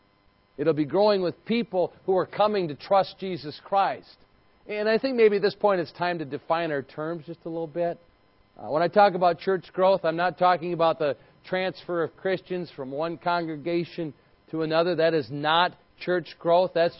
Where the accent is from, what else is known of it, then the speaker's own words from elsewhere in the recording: Illinois, United States; Thousands of miles away, and of all places, Illinois, my home state